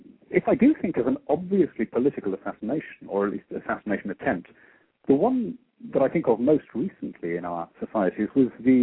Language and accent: English; Peru; now in Brussels, Belgium; I was brought up in Peru in South America. I've lived and worked all over the continent. I'm working in Brussels now.